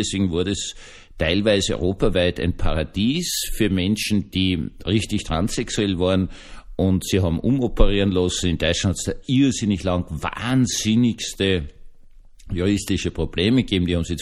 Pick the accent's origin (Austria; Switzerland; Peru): Austria; dass ich als Österreicher den großen Fritz, den Preißen, zitieren muss